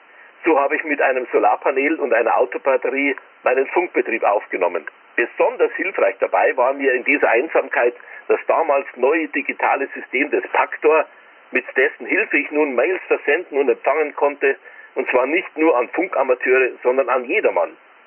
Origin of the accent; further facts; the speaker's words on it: Isen, Bavaria, Germany; aus meinem Heimatort Isen im Landkreis Erding